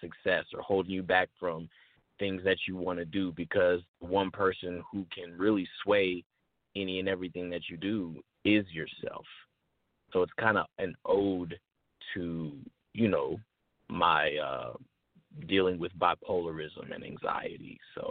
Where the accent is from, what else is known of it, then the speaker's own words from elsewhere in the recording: Atlanta, Georgia, United States; I was born in Decatur, Georgia, raised pretty much everywhere. I've been on north side, south side, east side, west side of Atlanta. So I can really say 100% I'm a Georgia boy.